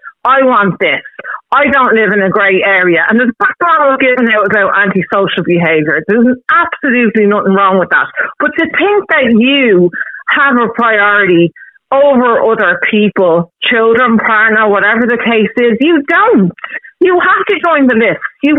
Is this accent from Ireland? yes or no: yes; Ireland; as an Irish person born or bred here